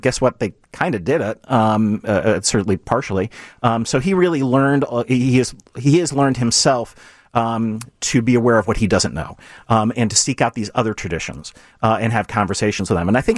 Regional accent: Kenilworth, Illinois, United States; I grew up in Kenilworth, Illinois, big fan of hip hop music

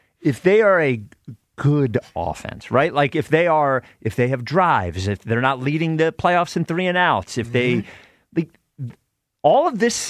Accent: United States; I know what the Million Man March is. I'm American.

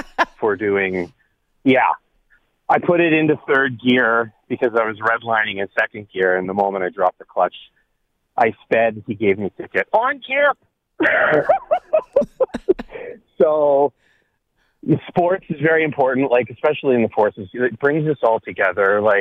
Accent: Vancouver, British Columbia, Canada; I got to watch the Olympics in my hometown of Vancouver, Canada here, on TV again.

